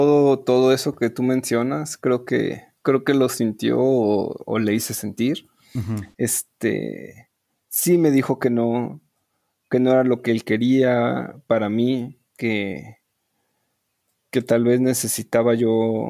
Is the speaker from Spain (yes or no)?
no; Cancún, Quintana Roo, Mexico; yo soy originario de Cancún.